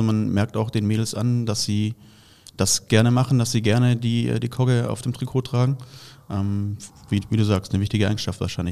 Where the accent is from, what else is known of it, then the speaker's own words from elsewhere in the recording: Baden-Württemberg, Germany; ich komme aus Baden-Württemberg ursprünglich.